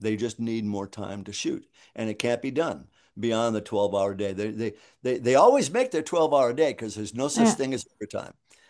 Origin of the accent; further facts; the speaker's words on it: the South, United States; And I could identify with that era because I'm from the South.